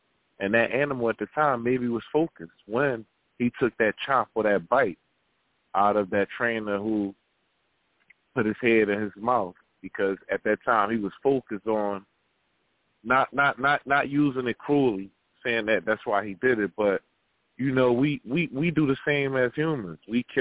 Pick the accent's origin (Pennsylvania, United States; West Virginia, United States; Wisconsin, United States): Pennsylvania, United States; Philadelphia; I'm from North Philly, you know what I'm saying? Like, I'm from North.